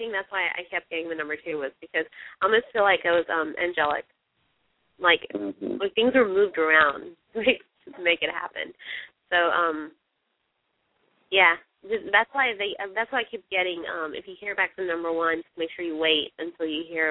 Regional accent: Greenwood, South Carolina, United States; now in Charleston, United States; because I'm originally from Greenwood, and I'm in Charleston right now. But I grew up there pretty much between, I think, third grade and all the way through high school. I went to Greenwood High.

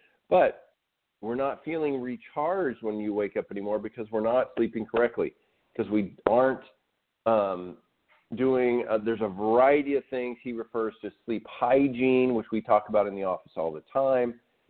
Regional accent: Arkansas, United States; I grew up in Arkansas where it was like you're either in or out

